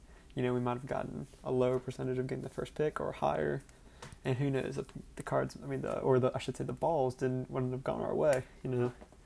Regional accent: New Orleans, Louisiana, United States; the New Orleans Pelicans, who I am biased to because I'm from New Orleans and I'm a huge fan.

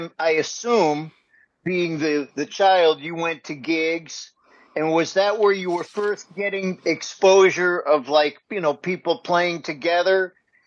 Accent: New York City, New York, United States; born there; I was born in New York City, but I spent a lot of time in Brooklyn

